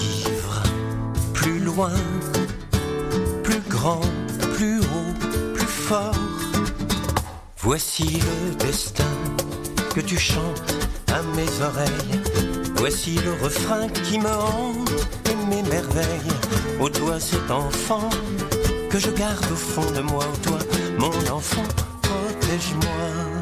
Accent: Forcalquier, Provence-Alpes-Côte d'Azur, France; Moi, je suis de Fort-Calquier, j'habite à Fort-Calquier.

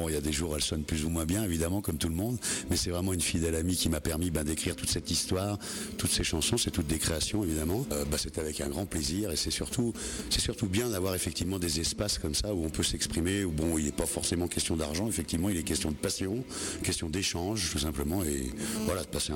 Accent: Espinasse, France; je suis d'Espinasse, je suis du coin

